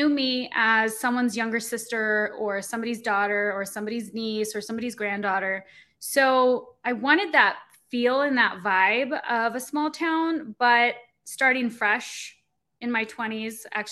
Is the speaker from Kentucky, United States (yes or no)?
no; Hollister, California, United States; I was born in Hollister, and it's about 2 hours south of San Francisco, and a farm town. Where everybody knows everyone.